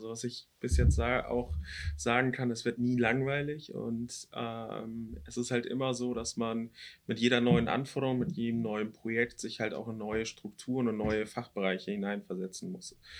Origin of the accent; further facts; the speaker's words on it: Hamburg, Germany; born there; Und da ich auch gebürtiger Hamburger bin, hat das sehr gut geklappt.